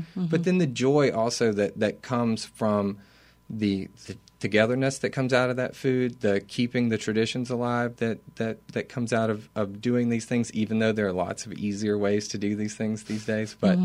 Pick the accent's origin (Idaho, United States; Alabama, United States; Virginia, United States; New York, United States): Alabama, United States; growing up in Northeast Alabama, I kind of figured that everybody South was like my South.